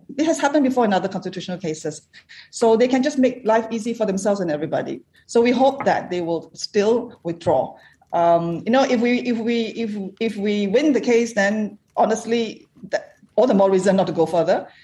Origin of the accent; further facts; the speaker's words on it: Malaysia; I'm a Malaysian father.